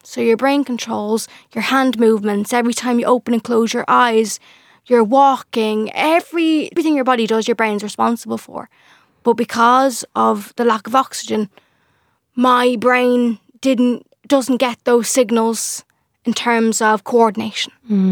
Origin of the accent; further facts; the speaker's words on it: Dublin, Leinster, Ireland; I'm 16 and I am from Dublin.